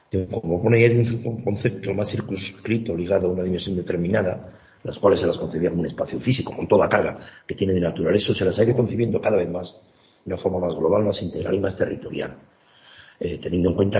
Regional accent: Palencia, Castile and León, Spain; Yo soy de Palencia capital, y a la montaña palentina he venido muchas veces.

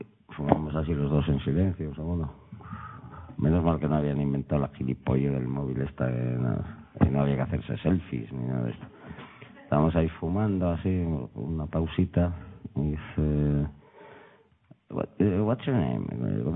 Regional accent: Madrid, Community of Madrid, Spain; soy de Madrid. Ay, de Madrid, ¿entonces eres español? Digo, sí, por ahora.

